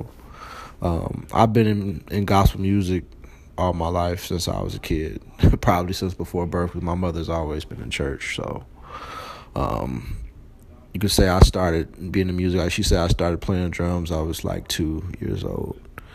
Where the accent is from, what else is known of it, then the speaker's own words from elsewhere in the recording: Chicago, Illinois, United States; I was born into Chicago. I grew up in the South Suburban area of Chicago, as well as the South Side of Chicago.